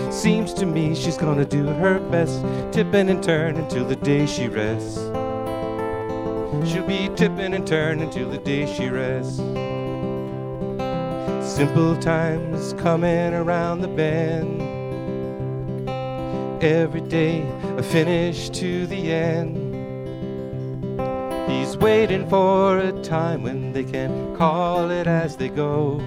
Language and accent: English; Groton, Connecticut, United States; I'm from Groton.